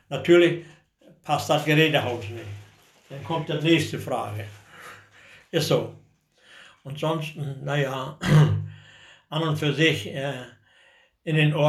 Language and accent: German; Michaelsdorf, Mecklenburg-Vorpommern, Germany; Und natürlich mein Heimatort Michaelsdorf, das fand ich gut und finde ich auch gut und hier bleibe ich so lange, wie ich lebe.